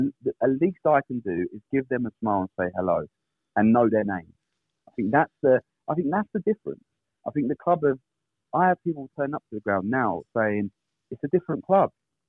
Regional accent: Hastings, South East England, United Kingdom; like I say, I'm a Hastings local. You know, whilst I wasn't born in the town, I consider Hastings my hometown, being here for most of my life.

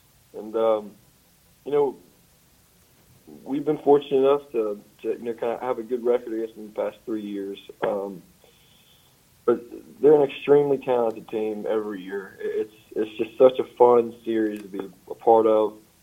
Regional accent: Mississippi, United States; especially growing up in Mississippi, seeing it just, you know, firsthand for so long.

